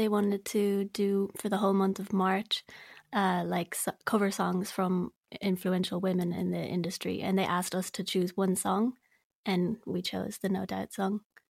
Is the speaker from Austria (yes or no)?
no; Dublin, Leinster, Ireland; German is a second language; Ich komme aus Dublin.